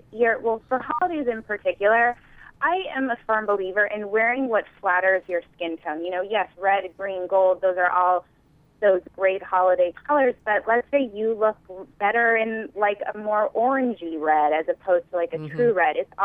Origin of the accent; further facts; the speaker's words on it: Tarzana, California, United States; now in Manhattan, United States; So I'm from Tarzana.